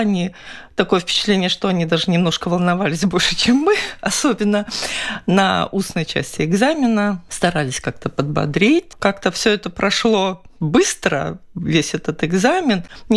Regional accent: Latvia; А я из Латвии. Вот есть такая страна, я из Латвии

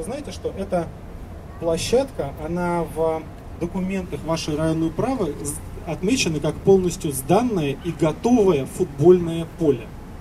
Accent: Moscow, Russia; За эти деньги мы себе, москвичи, можем построить действительно европейское качество жизни.

